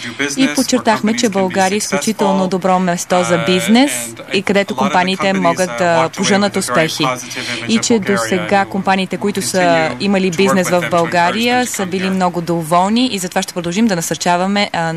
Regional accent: Phoenix, Arizona, United States; Всъщност, аз съм роден и съм израснал в Феникс, Аризона и за мен беше удоволствие да се върна там

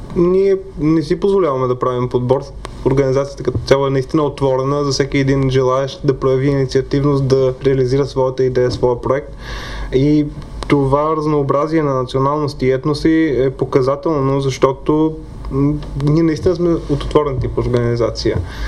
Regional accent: Burgas, Burgas Province, Bulgaria; за мен Бургас е притегателна точка. Не само защото е моят роден град

